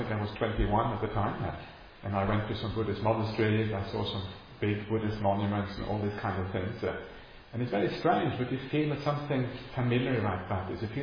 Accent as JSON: {"language": "English", "country": "Norway", "tie": "born or raised there", "said": "I mean, I grew up in Norway."}